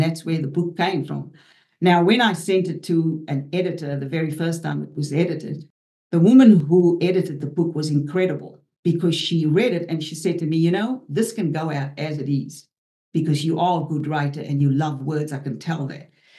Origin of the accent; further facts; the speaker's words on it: South Africa; I had been an activist growing up in South Africa for change, political change.